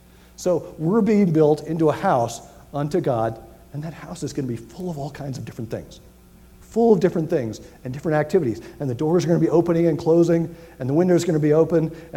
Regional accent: Miami, Florida, United States; a church that I grew up in Miami

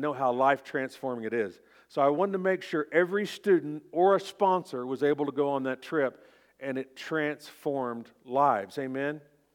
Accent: Oklahoma, United States; So I'm from Oklahoma, I keep it easy.

